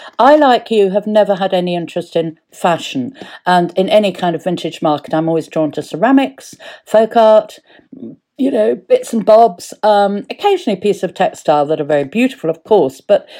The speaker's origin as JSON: {"language": "English", "region": "Wales", "country": "United Kingdom", "said": "We're short, we're Welsh. We're very given to going very wide around the middle."}